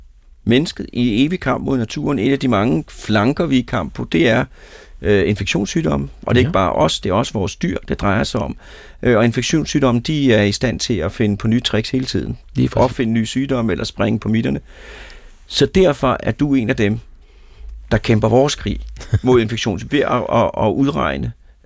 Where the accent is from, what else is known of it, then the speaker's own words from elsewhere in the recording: Lyngby, Capital Region of Denmark, Denmark; Og vores hus, mit barndomshjem, det lå lige midten af den kile.